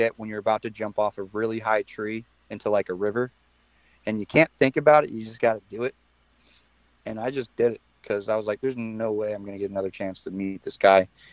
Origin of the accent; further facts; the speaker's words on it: Florida, United States; now in Nashville, United States; Well, you know, I'm from Florida.